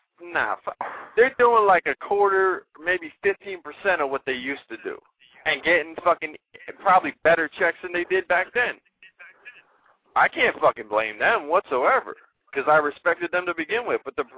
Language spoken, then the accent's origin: English; New Jersey, United States; pounds from Jersey. I don't, you know, I work 6 days a week.